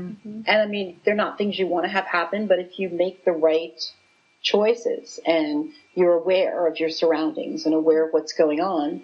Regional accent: New York, United States; I'm from Long Island, and when I used to go into New York City

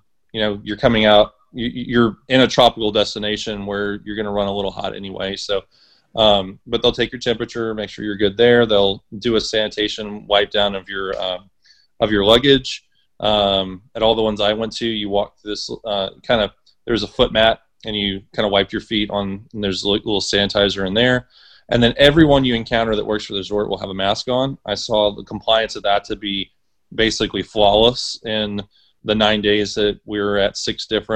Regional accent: Texas, United States; I'm a Texan

